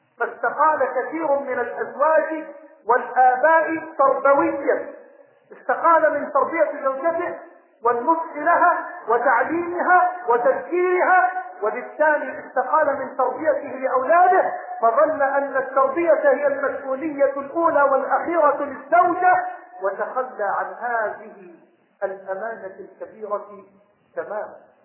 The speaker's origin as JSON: {"language": "Arabic", "country": "Egypt"}